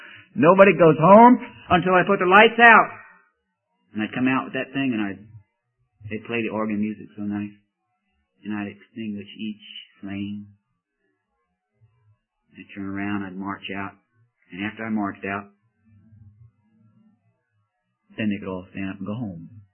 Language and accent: English; New York City, New York, United States; now in Myrtle Beach, United States; I grew up in Coney Island. That was the Myrtle Beach of 40 years ago.